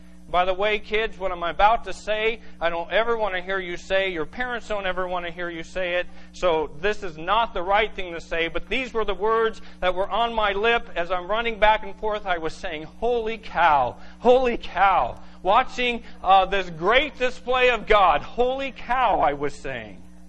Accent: California, United States; and I'm from Southern California, and a house on cinder block in an earthquake scares me

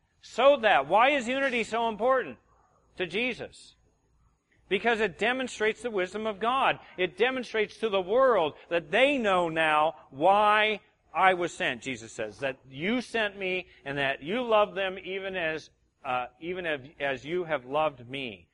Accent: California, United States; we've got Easterners here, and I'm a Californian.

